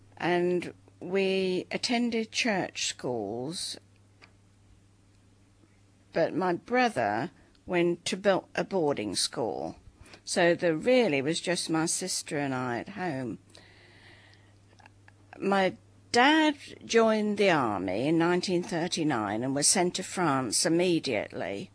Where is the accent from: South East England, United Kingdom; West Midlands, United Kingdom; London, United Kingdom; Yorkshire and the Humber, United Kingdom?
West Midlands, United Kingdom; Birmingham; born there; Well, I was born in Birmingham in 1931.